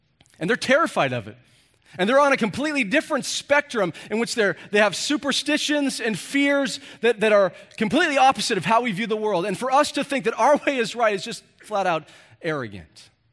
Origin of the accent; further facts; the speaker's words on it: United States; Because I'm an American. I'm a Westerner. I grew up in a culture where we don't believe in that stuff.